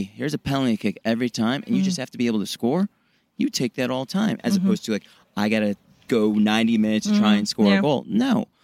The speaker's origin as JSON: {"language": "English", "town": "Chicago", "region": "Illinois", "country": "United States", "tie": "born or raised there", "lives_now": "Los Angeles, United States", "said": "Born and raised in Chicago, but I've been in LA for 20 years."}